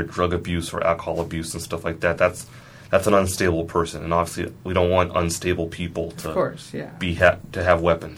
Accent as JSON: {"language": "English", "town": "Oakland", "region": "California", "country": "United States", "said": "I'm from Oakland, a city that's long had a reputation as being a very dangerous city"}